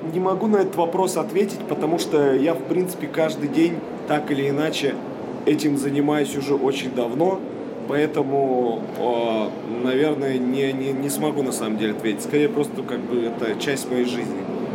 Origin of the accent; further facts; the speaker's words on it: Chelyabinsk, Chelyabinsk Oblast, Russia; Нет, я из Челябинска, из холодного Урала, но южного при этом.